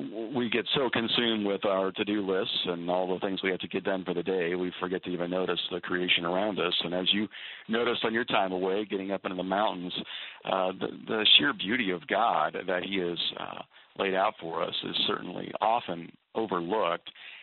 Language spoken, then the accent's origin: English; Midwest, United States; As we know, I come from the Midwest as well